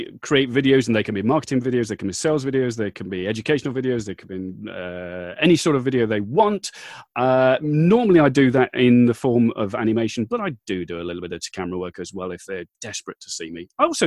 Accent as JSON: {"language": "English", "region": "Midlands", "country": "United Kingdom", "moved": "yes", "said": "No, I'm from originally from the Midlands in the UK, but I moved south some time ago. A county called West Sussex on the south coast of England."}